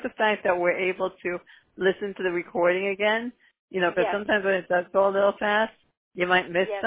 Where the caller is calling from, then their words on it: New York, United States; I'm in New York.